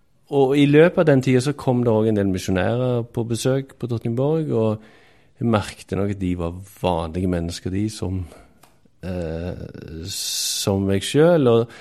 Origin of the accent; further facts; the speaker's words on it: Randaberg, Rogaland, Norway; og jeg vokste opp på Randaberg, ut forbi Stavanger.